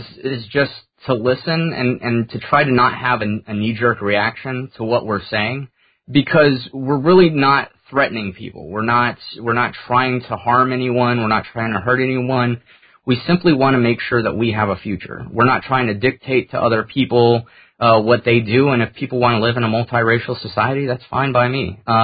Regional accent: California, United States; I grew up here in California. My ancestors actually, like, were among the founders of the state here.

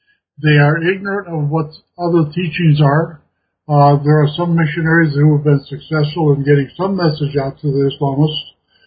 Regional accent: Minnesota, United States; Because I grew up in Minnesota, and Cargill's headquarters is there, I sent them a draft copy of this early on.

